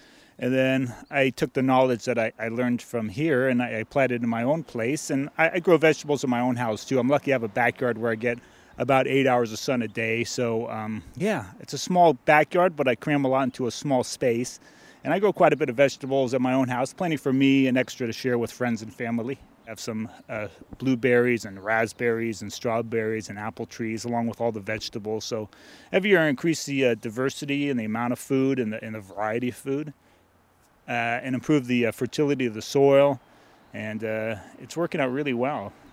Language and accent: English; San Francisco, California, United States; I grew up in San Francisco, and the weather, of course, you know, it's foggy and overcast often.